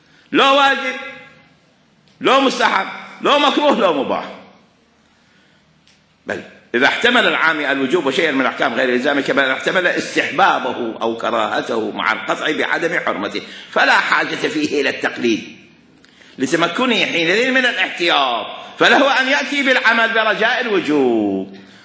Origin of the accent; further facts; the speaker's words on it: Iraq; now in Egypt; انا في مصر، انا عراقي في مصر